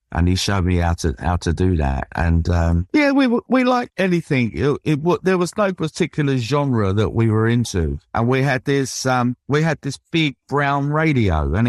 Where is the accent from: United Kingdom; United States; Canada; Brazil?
United Kingdom; Ashford, South East England; born there; I was born in Ashford, Middlesex, which is about 16 miles from the centre of London. It was a dormitory town in 1955. The population was about only 16,500.